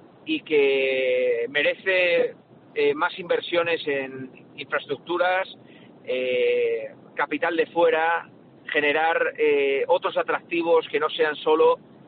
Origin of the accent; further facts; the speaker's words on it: Asturias, Spain; desde fuera cuando te vas de Asturias lo ves todavía con más pena, ¿no? Al final somos todos asturianos